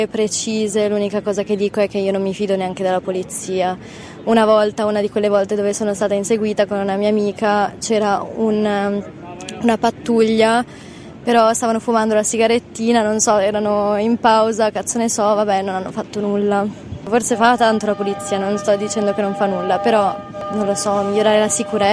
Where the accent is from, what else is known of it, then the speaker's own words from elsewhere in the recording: Milan, Lombardy, Italy; sono grata di essere nata e cresciuta a Milano.